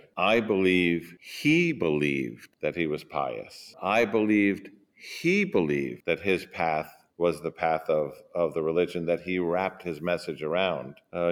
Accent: United States; I'm an American.

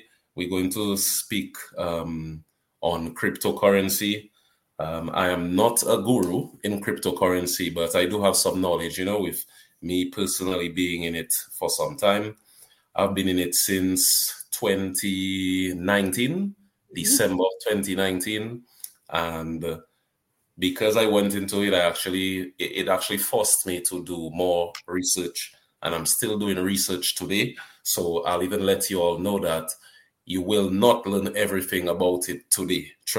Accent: Dominica; I'm from Dominica as well. You know, the greatest island in the Caribbean.

